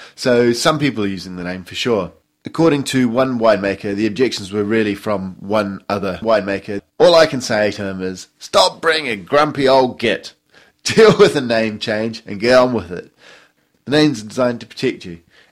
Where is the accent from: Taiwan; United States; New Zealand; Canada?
New Zealand; I'm from New Zealand, so we used to call some wines hock